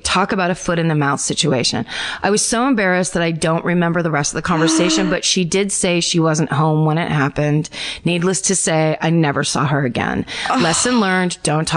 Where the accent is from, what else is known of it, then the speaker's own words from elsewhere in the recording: Illinois, United States; My hometown murder happened in 1994 in a western suburb of Chicago when I was 10 years old.